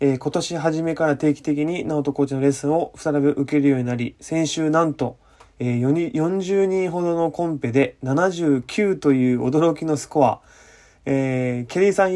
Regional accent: Nara, Japan; also born or lived in Osaka / Kyoto; 僕大阪生まれで、まあ奈良京都育ちなのであれなんですけど

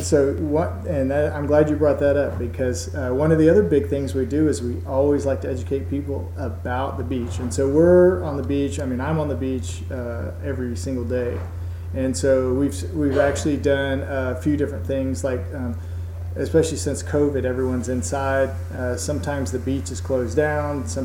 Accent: Taft, Texas, United States; I was born in Taft, Texas. And so you know where Taft is, right? That's a mm-hmm. little town just outside of Corpus in Portland. And so I'm fourth generation here. I grew up here.

